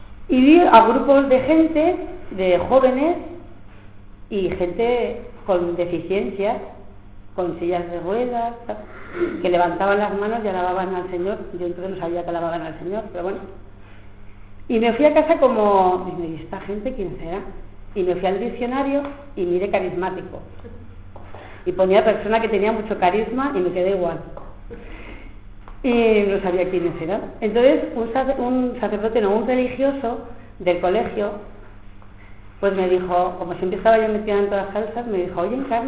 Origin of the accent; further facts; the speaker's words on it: Puente la Reina, Navarre, Spain; born there; de 7 hermanos, soy la sexta, y nací en Puente la Reina, un pueblecito pequeño de Navarra.